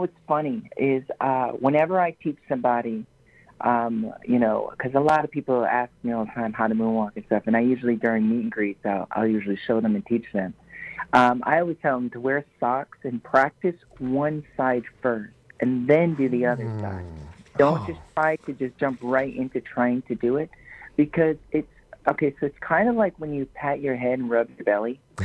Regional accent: Woonsocket, Rhode Island, United States; now in Branson, United States; Well, I'm originally from Woonsocket, Rhode Island, but I currently live in Branson, Missouri.

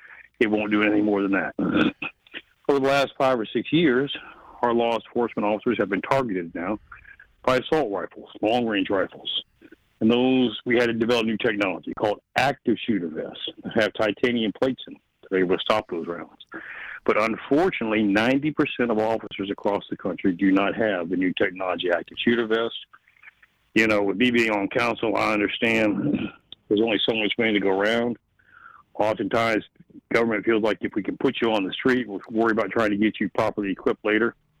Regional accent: Mexico; also born or lived in Columbia, South Carolina, United States; And grew up in Mexico, actually, on the mission field, but we're originally from Columbia, South Carolina.

